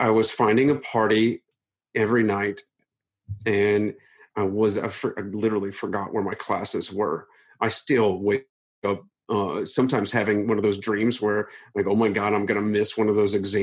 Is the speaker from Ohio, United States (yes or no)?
yes; Ohio, United States; I did a road trip across the country from where I grew up in Ohio to my dad's house in California.